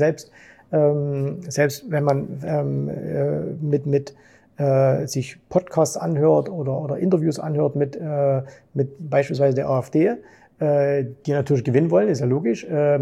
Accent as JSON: {"language": "German", "region": "eastern Germany", "country": "Germany", "tie": "born there", "said": "Ich bin 1971 geboren im Osten Deutschlands, in der damaligen DDR."}